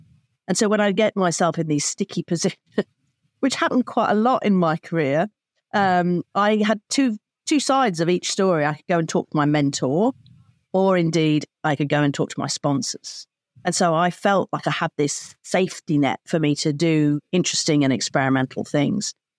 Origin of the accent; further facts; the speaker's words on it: Birmingham, West Midlands, United Kingdom; One, I'm from Birmingham. And so, you know, I don't know if you know many Brummies, but we just jump in and we get on with it.